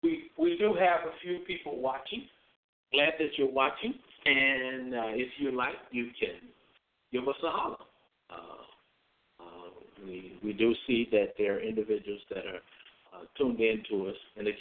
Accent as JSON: {"language": "English", "town": "Chicago", "region": "Illinois", "country": "United States", "said": "So I'm from Chicago originally, right? And so that was a vastly different environment."}